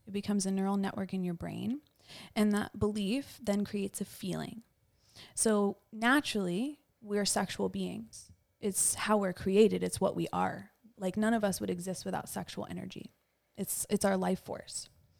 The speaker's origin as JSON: {"language": "English", "town": "Westchester", "region": "New York", "country": "United States", "lives_now": "New York City, United States", "said": "I am from Westchester originally, which is the county right outside New York City."}